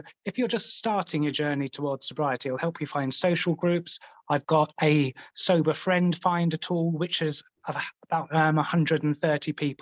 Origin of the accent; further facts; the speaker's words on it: Southend-on-Sea, East of England, United Kingdom; started running some in my hometown of Southend-on-Sea